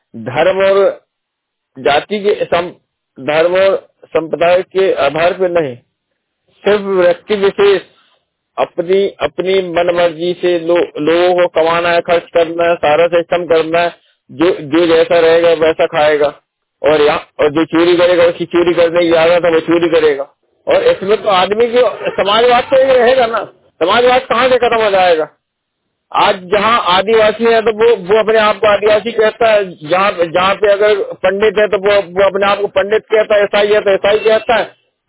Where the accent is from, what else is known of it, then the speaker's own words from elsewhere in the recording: Seoni, Madhya Pradesh, India; मैं जिला सिवनी का रहने वाला हूँ।